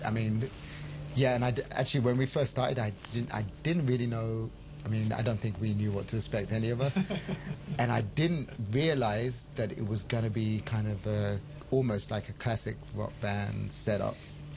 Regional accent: England, United Kingdom; also born or lived in Nigeria; I'm Nigerian born, but I grew up in England

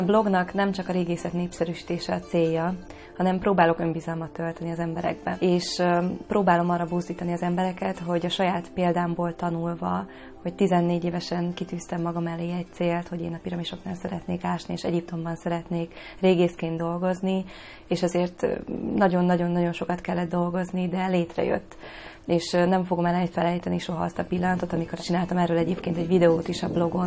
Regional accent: Hungary; igyekszem hangsúlyozni, hogy magyar vagyok

